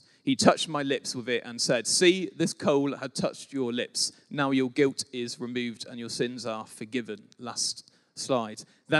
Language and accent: English; Plymouth, South West England, United Kingdom; so I'm a Plymouth boy, I'm a proper southerner from down south. Born and raised in Plymouth, lived in the same house since the age of 5, rightly up to 18.